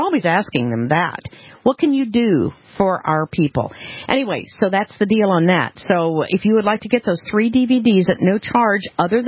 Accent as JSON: {"language": "English", "country": "United States", "said": "I'm also an American who strongly believes in the constitutional right of freedom of speech."}